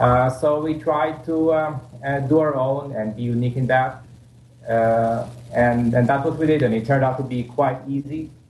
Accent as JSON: {"language": "English", "town": "Ra'anana", "region": "Central District", "country": "Israel", "said": "We're from Anana in Israel. It's near Tel Aviv."}